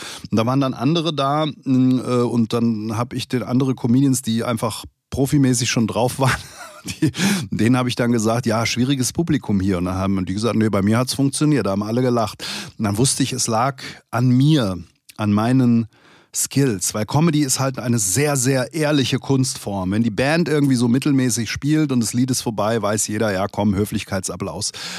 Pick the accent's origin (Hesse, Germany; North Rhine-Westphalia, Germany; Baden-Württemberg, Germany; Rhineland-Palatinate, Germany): Hesse, Germany; Langen; now in Taunus, Germany; aufgewachsen bin ich in Langen. Zivildienst habe ich in der letzten Folge erzählt, habe ich gemacht in Offenbach und lebe jetzt im Taunus, habe immer in Frankfurt eigentlich gearbeitet